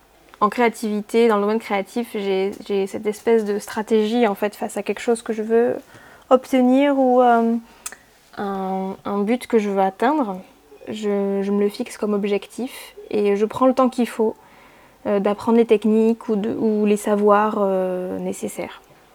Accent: Nouvelle-Aquitaine, France; now in Bayonne, France; Je vis à Bayonne et je suis originaire des Landes, d'où ce petit accent qui m'échappe parfois.

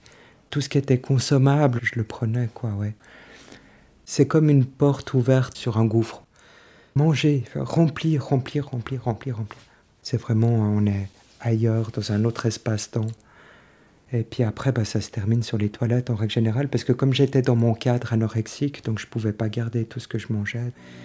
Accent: Lausanne, Vaud, Switzerland; j'ai 48 ans, je viens de Lausanne.

